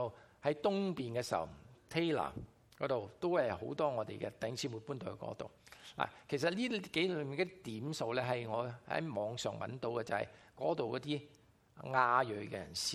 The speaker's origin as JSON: {"language": "Chinese", "region": "Guangdong", "country": "China", "said": "就不是只是单在我们广东人当中，所以不要限于这个言语"}